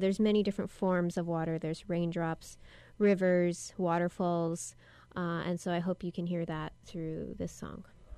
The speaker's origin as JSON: {"language": "English", "region": "Hawaii", "country": "United States", "tie": "born or raised there", "said": "But, you know, growing up on Oahu and being born and raised here, it's hard not to feel inspired by the elements around you"}